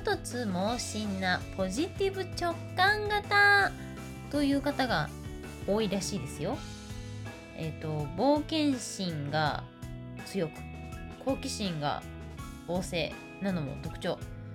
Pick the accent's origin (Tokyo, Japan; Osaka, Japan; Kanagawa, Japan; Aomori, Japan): Osaka, Japan; 私大阪生まれ大阪育ちのはぐれ役者